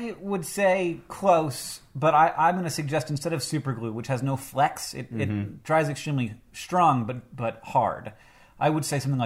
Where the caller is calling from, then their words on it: Wallonia, Belgium; English is a second language; I'm a listener from the French-speaking part of Belgium.